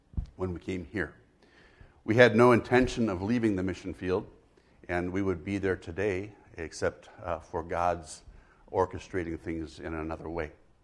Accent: Guinea; A little bit about ourselves. I was born and raised in Africa

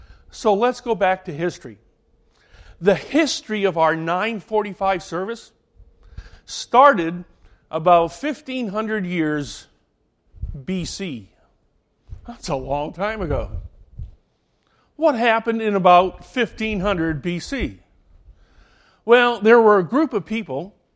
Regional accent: Scotland, United Kingdom; born there; I was born in Scotland. I'm cheap.

